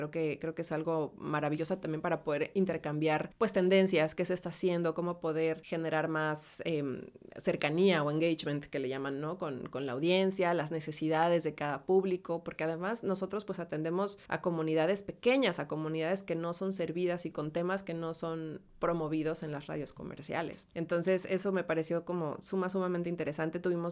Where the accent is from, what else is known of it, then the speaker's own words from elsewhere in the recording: Mexico; moved away as an adult; Yo tuve la posibilidad de ser locutora en México, pero no es lo mismo ser locutora en un país donde creciste, donde conoces el idioma, me refiero hasta las palabras, el slang que le llaman, ¿no?